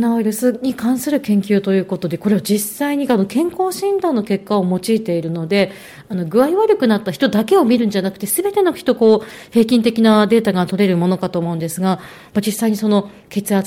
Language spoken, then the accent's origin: Japanese; Muroran, Hokkaido, Japan; 北海道民として室蘭市民として大歓迎でございますので。